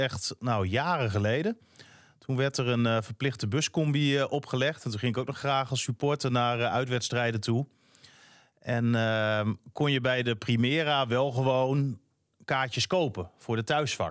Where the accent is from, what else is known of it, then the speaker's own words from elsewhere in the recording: Groningen, Netherlands; Die hadden ook wat door dat wij uit Groningen kwamen.